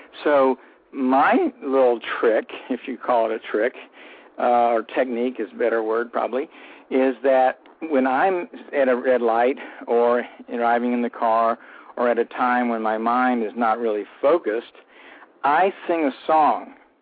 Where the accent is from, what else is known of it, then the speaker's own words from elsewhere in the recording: Orlando, Florida, United States; my story is that I grew up here in Orlando in a very normal family